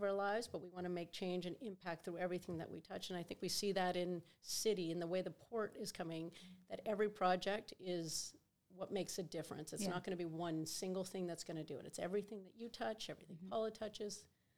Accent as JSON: {"language": "English", "town": "Saint John", "region": "New Brunswick", "country": "Canada", "tie": "born or raised there", "said": "13th year in business here in St. John, in my hometown."}